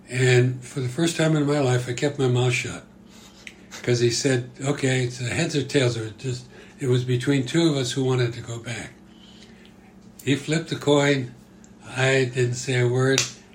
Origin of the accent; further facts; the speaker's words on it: Endicott, New York, United States; born there; Well, in 1932, that's a long time ago, I was born in Endicott, New York. E-N-D-I-C-O-T-T, Endicott, New York, which is part of the triple cities of Binghamton, Johnson City, and Endicott.